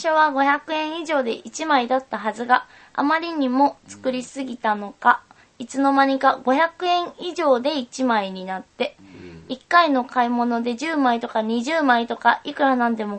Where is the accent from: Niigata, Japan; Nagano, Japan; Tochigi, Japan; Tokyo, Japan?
Nagano, Japan; 自分が高3の時に地元の長野にやってきたデジキャラットツアーだか何だったかのイベントだったと思います。